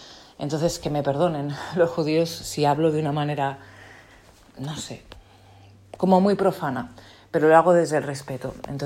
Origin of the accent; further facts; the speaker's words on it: Madrid, Community of Madrid, Spain; yo soy de Madrid, y a mí esta información anoche, aunque yo no vivo en Madrid